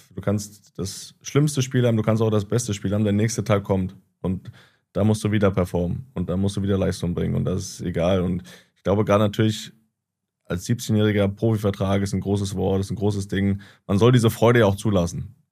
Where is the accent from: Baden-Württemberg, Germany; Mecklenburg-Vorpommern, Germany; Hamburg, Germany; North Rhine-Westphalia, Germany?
Mecklenburg-Vorpommern, Germany; Greifswald; Also wir sind in Greifswald groß geworden